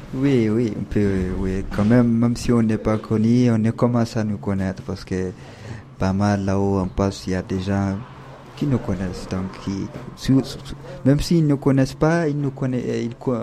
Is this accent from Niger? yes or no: yes; Niger; French is a second language; Je viens du Niger. Niger, c'est à l'ouest, de l'Afrique.